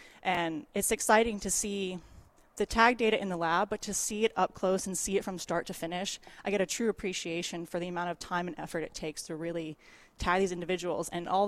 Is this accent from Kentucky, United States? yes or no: no; Florida, United States; I grew up in Florida. I've been here my whole life.